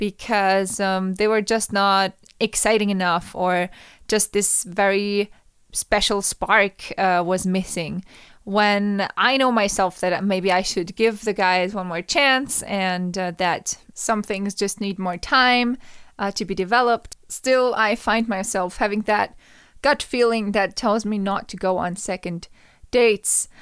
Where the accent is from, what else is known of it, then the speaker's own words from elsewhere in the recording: Austria; Now, that's the reason why I stopped dating in my hometown, so I don't date. I try not to date in Austria, actually, at all.